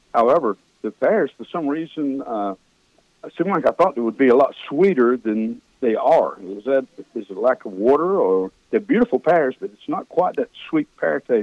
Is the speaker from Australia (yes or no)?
no; Garner, North Carolina, United States; only in my hometown of Garner could we do that.